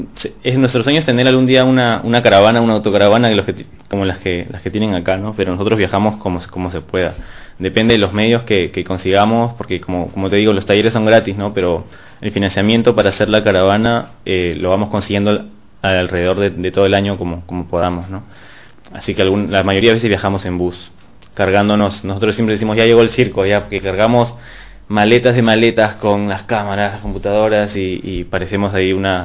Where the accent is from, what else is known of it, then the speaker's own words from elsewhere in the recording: Peru; somos de varios lados del Perú, algunos somos de Lima, y de todos lados, ¿no?